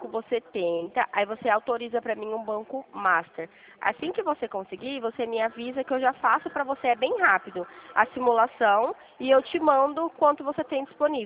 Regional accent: Dracena, São Paulo, Brazil; Não, a gente é do interior de São Paulo, somos de Dracena.

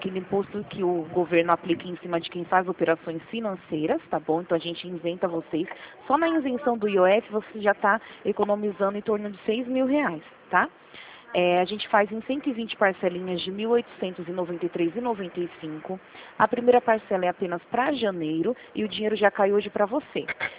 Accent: Rio Claro, São Paulo, Brazil; inclusive a gente é daqui de Rio Claro também

